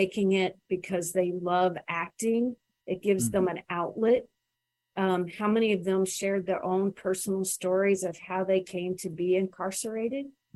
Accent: Louisville, Kentucky, United States; And I grew up in Louisville, Kentucky, which is just across the river from New Albany, Indiana.

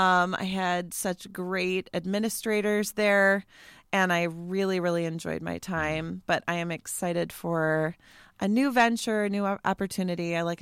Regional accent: Kenosha, Wisconsin, United States; Yes, I am from Kenosha originally. I have left and come back many times. But I'm here to stay.

